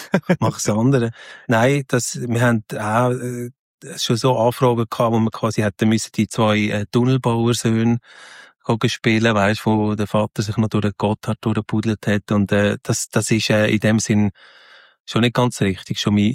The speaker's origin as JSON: {"language": "German", "region": "Aargau", "country": "Switzerland", "tie": "born or raised there", "said": "Und ich bin eigentlich im Raum nach Luzern aufgewachsen, ja, in so einem Dialekt."}